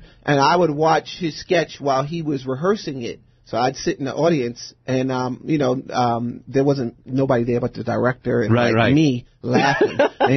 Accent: New York City, New York, United States; So we grew up in New York City.

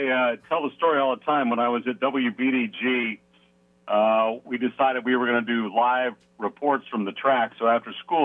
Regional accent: Chapel Hill, North Carolina, United States; But I will say, being from 10th and Grill School, growing up in Chapel Hill and being the guy on the microphone at the world's largest one-day sporting event, the Indianapolis 500, that still gives me chills

